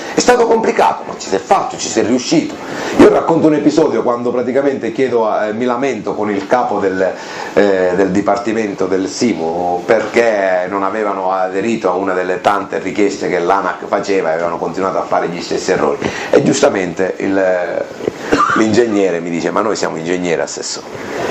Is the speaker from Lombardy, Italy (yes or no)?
no; Bivona, Sicily, Italy; Roma non è il comune di Bivona, il mio paese di origine, per non citare e non far torto a nessuno, dove sono 4.000 anime, 5.000 anime